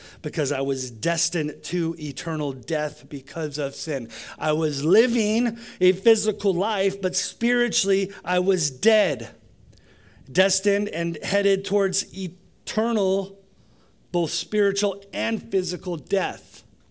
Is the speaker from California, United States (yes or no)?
yes; California, United States; I'm from California, so I can say those things. If you're not from California, you can't say those things.